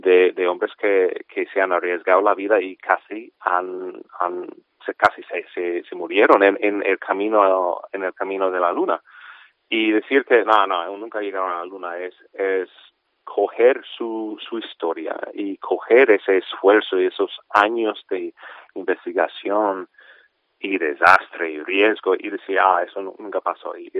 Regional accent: California, United States; Hombre, yo soy de California, entonces California es el mejor estado, ¿no?

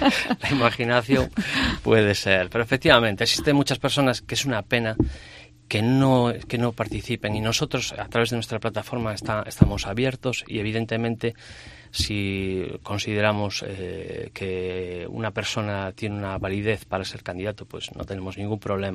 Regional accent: Ferrol, Galicia, Spain; nací en Ferrol, me crié en Ferrol, conozco estas calles a la perfección.

